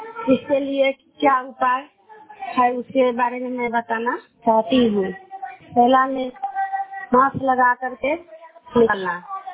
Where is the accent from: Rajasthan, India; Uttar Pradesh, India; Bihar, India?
Bihar, India; Musahari; मैं मुसहरी राधा नगर की निवासी हूँ।